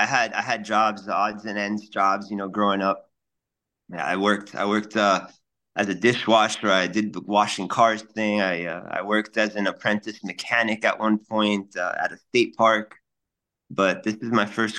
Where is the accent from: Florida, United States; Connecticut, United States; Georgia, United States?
Florida, United States; You know, growing up, I grew up in Miami-Dade. I didn't know fire trucks were red. You know, down here, the trucks are green.